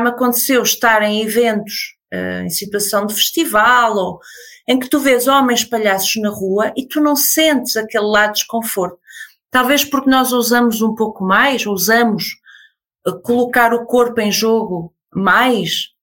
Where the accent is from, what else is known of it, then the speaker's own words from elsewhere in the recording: Porto, Norte, Portugal; eu já não reconheço o Porto onde cresci